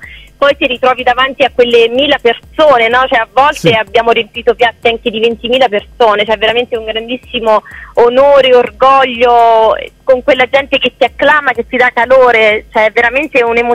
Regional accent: Boville Ernica, Lazio, Italy; perché io sono di Boville Ernica e la mia

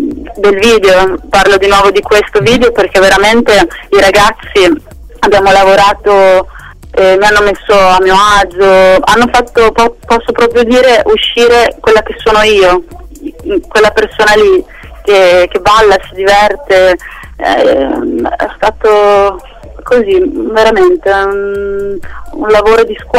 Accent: Cervia, Emilia-Romagna, Italy; mentre io sono di Cervia, e siamo andati in spiaggia qui vicino a noi

